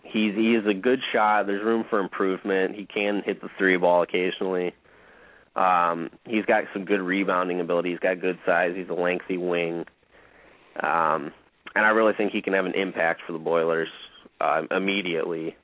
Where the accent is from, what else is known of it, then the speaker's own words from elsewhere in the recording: LaPorte, Indiana, United States; before transferring to Lalamere School in my hometown of LaPorte, Indiana, for his senior year.